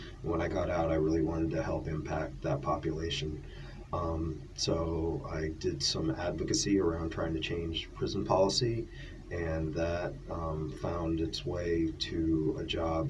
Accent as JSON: {"language": "English", "town": "Bath", "region": "Maine", "country": "United States", "tie": "born or raised there", "said": "when I was growing up in Bath, Maine. We were afraid of Lewiston. It was a rough place. It was a place that you stayed away from. And it also was an overwhelmingly white place. So as a Mexican American"}